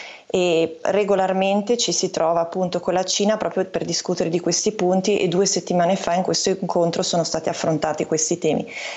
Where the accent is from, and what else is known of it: Switzerland